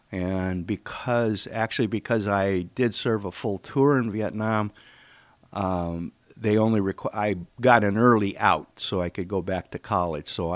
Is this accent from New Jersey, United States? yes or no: no; Arizona, United States; I grew up in Arizona, so that was back when all you needed was a license to go out